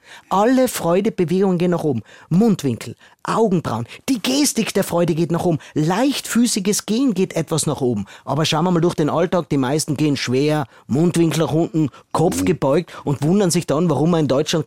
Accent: Lienz, Tyrol, Austria; German is a second language; moved away as an adult; also born or lived in Vienna; now in Germany; Ich komme aus Lienz, Osttirol, vielleicht kennen das ein paar, das ist Tirol. Und habe 20 Jahre in Wien gelebt. Ich lebe jetzt schon seit 14 Jahren in Deutschland. Ich lerne auch immer noch Deutsch, ja.

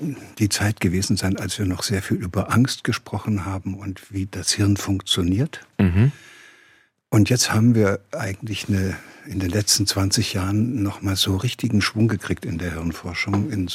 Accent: Göttingen, Lower Saxony, Germany; ob man dann in Stuttgart groß wird oder in Göttingen, wo ich herkomme

